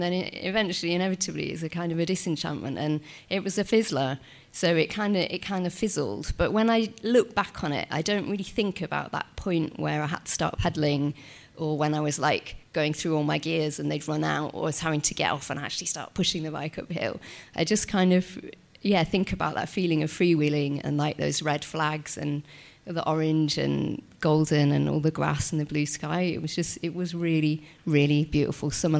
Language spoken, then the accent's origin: English; Yorkshire and the Humber, United Kingdom; and I'm from Yorkshire, and I told him like about where I lived, how beautiful it was, and I lived in these hills